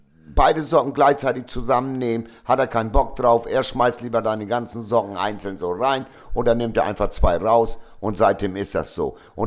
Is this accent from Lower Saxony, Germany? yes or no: yes; Lower Saxony, Germany; Nee, Ostfriesland, ich bin Ostfriese und ich bleibe in Ostfriesland.